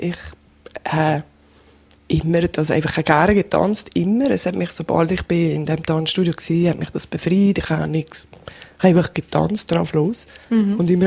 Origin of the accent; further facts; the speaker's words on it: Valais, Switzerland; Ich bin halt hier im Wallis aufgewachsen